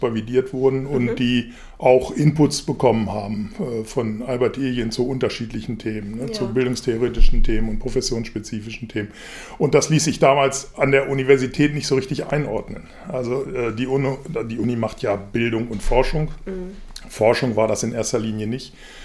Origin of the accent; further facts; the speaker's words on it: Hanover, Lower Saxony, Germany; Ich bin Ur-Hannoveraner. Ich bin in Hannover geboren, habe alle meine Ausbildung hier gemacht.